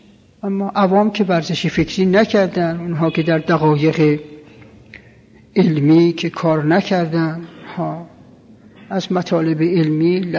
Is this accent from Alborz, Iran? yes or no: no; Qom, Iran; حالا ما اینجا در قوم بزرگ شدیم، بله